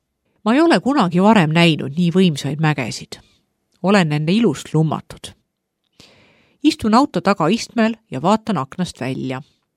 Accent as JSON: {"language": "Estonian", "town": "Bihać", "region": "Federation of Bosnia and Herzegovina", "country": "Bosnia & Herzegovina", "tie": "born or raised there", "second_language": "Estonian", "said": "Kui plaanid muutuvad, lähen kusagile kohvikusse lugema. Mu kodulinnas Bihačis on mõnusaid istumiskohti iga nurga peal. Tallinnasse jõudes tabab mind kultuurisokk."}